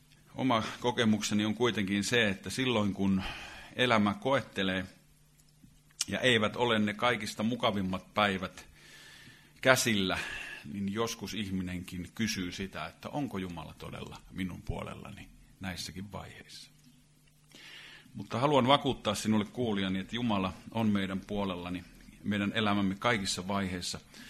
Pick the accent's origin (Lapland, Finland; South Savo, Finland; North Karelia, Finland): South Savo, Finland; Savonlinna; kun kävimme Savonlinnassa kotipuolessa vaimoni kanssa